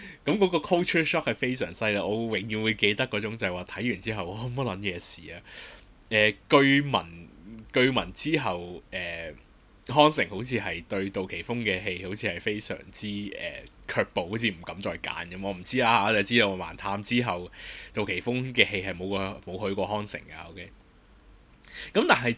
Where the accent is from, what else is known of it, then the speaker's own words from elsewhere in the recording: Hong Kong; 佢知道我係香港人，